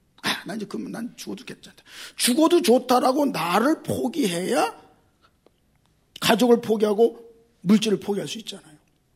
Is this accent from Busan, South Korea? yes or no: no; Yeongjong, Incheon, South Korea; 제가 인천이 고향이잖아요. 더 정확히 말하면 영종도잖아요.